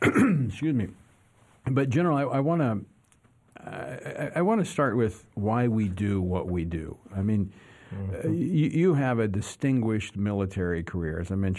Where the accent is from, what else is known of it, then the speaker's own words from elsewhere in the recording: Baton Rouge, Louisiana, United States; In my hometown of Baton Rouge, we're going to be at Jefferson Baptist Church January the 11th and 12th.